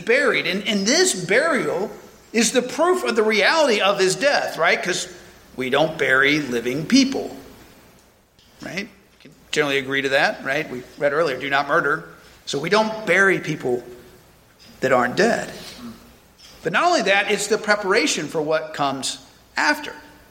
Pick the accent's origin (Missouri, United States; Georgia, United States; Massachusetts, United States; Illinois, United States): Georgia, United States; moved away; Just like I grew up in Georgia, and I now no longer live in Georgia